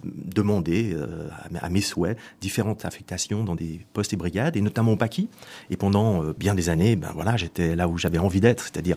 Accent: Geneva, Switzerland; Oui, Genève, je suis Genevois.

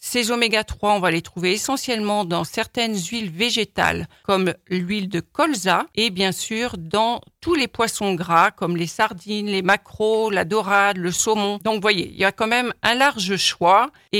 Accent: Normandy, France; Alors moi, je suis normande

